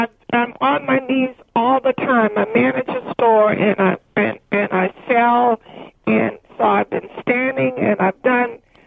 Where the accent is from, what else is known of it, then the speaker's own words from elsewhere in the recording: Houston, Texas, United States; Houston, Texas.